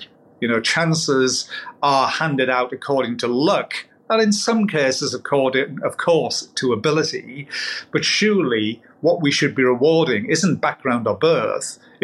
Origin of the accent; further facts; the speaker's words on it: North East England, United Kingdom; You know, I'm a Geordie, but my friends in Geordie land say that I'm the poshest Geordie that they know.